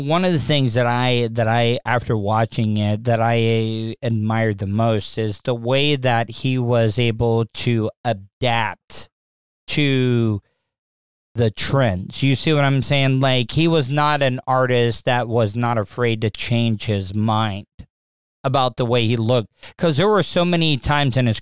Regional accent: the South, United States; like growing up in the South, we talked about that. When you grow up in the South, because growing up, I've done radio broadcasting

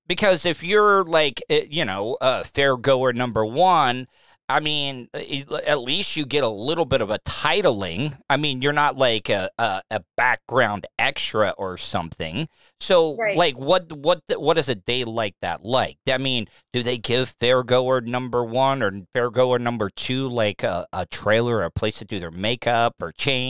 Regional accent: Florida, United States; Oh, living here in Florida, like when I tell people, oh yeah, I'm born and raised in Florida.

